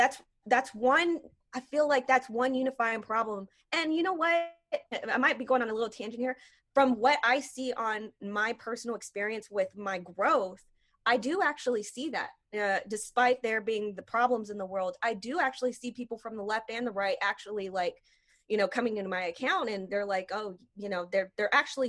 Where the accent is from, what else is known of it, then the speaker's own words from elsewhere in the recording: Houston, Texas, United States; so I'm from Houston.